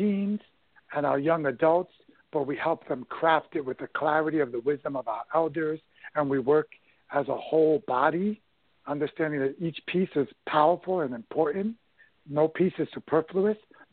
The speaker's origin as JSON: {"language": "English", "region": "New York", "country": "United States", "tie": "born or raised there", "said": "I knew I grew up in the Bronx and I grew up into a very, very toxic environment."}